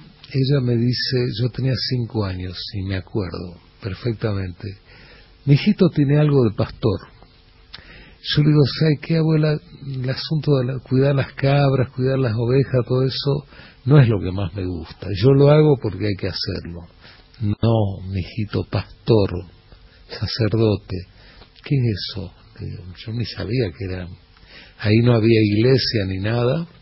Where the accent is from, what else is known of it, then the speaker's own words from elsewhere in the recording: Santiago del Estero, Argentina; also born or lived in Tucumán; yo la primera infancia la pasé en un caserío santiagueño. Nací en Tucumán. Es decir, mis viejos, como Tucumán era un faro cultural, querían que sus hijos nacieran ahí.